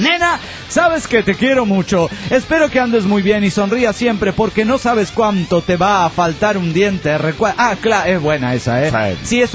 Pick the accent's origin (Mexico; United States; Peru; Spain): Mexico; León, Guanajuato; Soy el vaquero de León, Guanajuato, México.